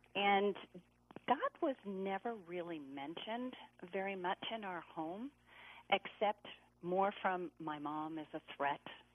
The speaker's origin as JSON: {"language": "English", "region": "New Jersey", "country": "United States", "tie": "born or raised there", "also_born_or_lived": "Connecticut, United States", "said": "you did say that I grew up in New Jersey and Connecticut."}